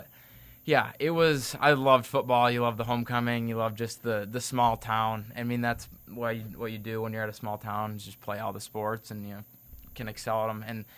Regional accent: Aberdeen, South Dakota, United States; growing up in Aberdeen, you go to the State B tournaments and you go to camps at Northern, and you're playing in walks, and so yeah, it just being there and everyone cheering for you, it felt like home

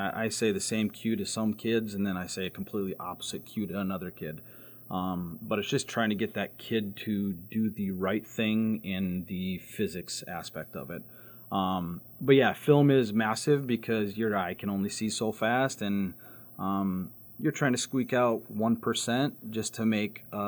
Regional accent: Murdo, South Dakota, United States; Murdo, South Dakota. Jones County High School.

